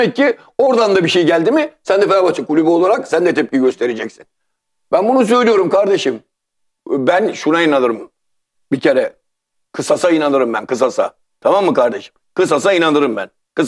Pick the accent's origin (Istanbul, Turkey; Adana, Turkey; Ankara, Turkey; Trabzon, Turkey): Istanbul, Turkey; Ben Karagüm semtinde doğmuşum. Tamam mı? 25-30 yaşına kadar orada kalmışım. Ondan sonra bu yaşıma kadar da hala her hafta biliyorsun haftanın 2-3 günü semte giderim. Tabii. Ben Karagüm'den kopmam.